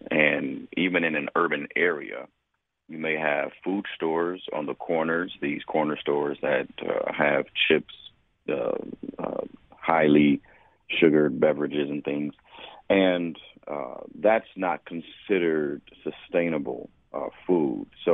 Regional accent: Buffalo, New York, United States; When I was growing up, I grew up in the Fillmore-Leroy area, and many of you probably remember the Central Park shopping plaza

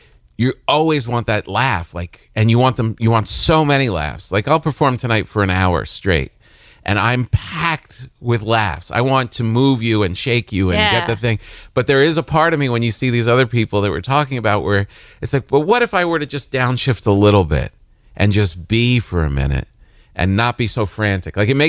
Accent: New Jersey, United States; You know, I grew up in New Jersey, so you kind of have to be.

